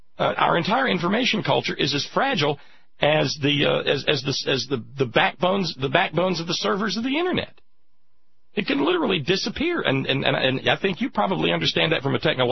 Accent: Alabama, United States; we had a little nuclear reactor near where I grew up in Alabama called Brown's Ferry.

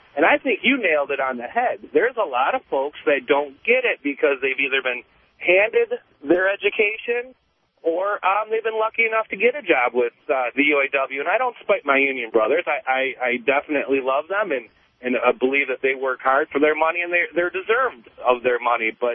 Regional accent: Detroit, Michigan, United States; now in Warren, United States; And actually, I'm actually from Detroit. I now reside in Warren.

